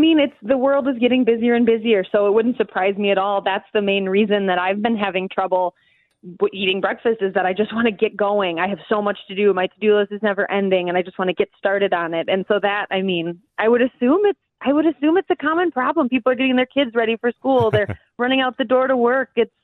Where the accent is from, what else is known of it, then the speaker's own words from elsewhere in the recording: Madison, Wisconsin, United States; I am from Wisconsin. I'm from the Madison area. I'm a farmer, so I love local food.